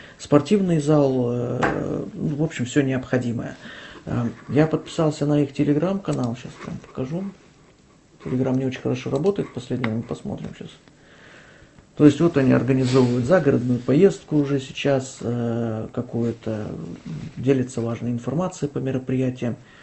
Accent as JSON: {"language": "Russian", "town": "Murmansk", "region": "Murmansk Oblast", "country": "Russia", "said": "потому что я сам из Мурманска"}